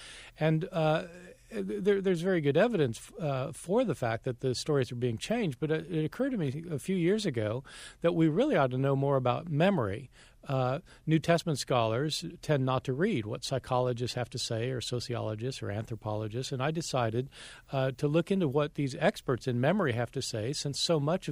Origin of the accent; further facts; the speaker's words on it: New Jersey, United States; moved away; So I came from New Jersey, where the Civil War had ended a long time ago. And when I moved to the South